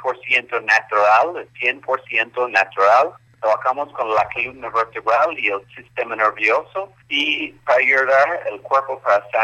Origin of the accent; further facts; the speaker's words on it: Canada; now in Bogotá, Colombia; Yo soy de Canadá y sí, tenemos casi 3 años aquí ahora en Bogotá.